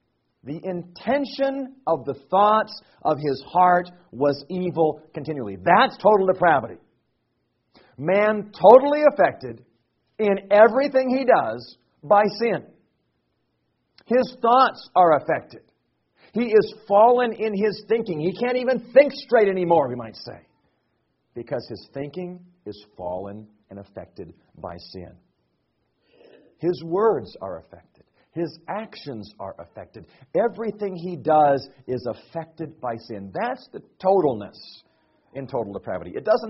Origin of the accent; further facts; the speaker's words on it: Lynden, Washington, United States; I grew up in Linden, Washington, a small town in many ways very similar to Sioux Center.